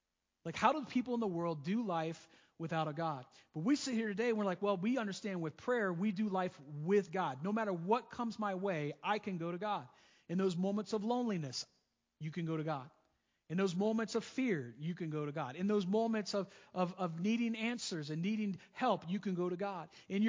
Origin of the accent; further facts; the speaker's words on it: the South, United States; I mean, I'm from the South.